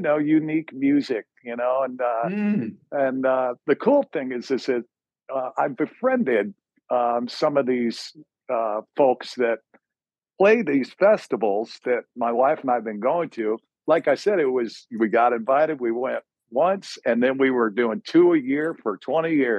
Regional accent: Mount Kisco, New York, United States; also born or lived in Scottsdale / Livermore; I grew up in, I was born in Scottsdale, did a brief stint from when I was like 1 to 3 over in Livermore, California. Mm-hmm. And then my dad got transferred. So we moved to Mount Kisco, New York

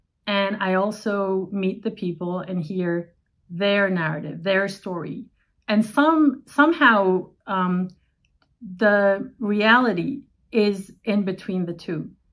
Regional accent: Paris, Île-de-France, France; I was born and raised in Paris. I'm from both French and Vietnamese extraction.

